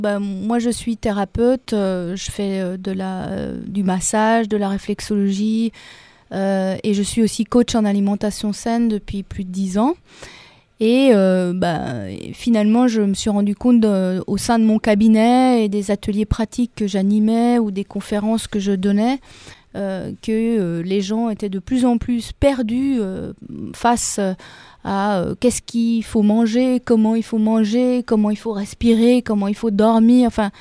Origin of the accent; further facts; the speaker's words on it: Brussels, Brussels-Capital Region, Belgium; Donc, tous nos amis, nous sommes donc de Bruxelles, donc tous nos amis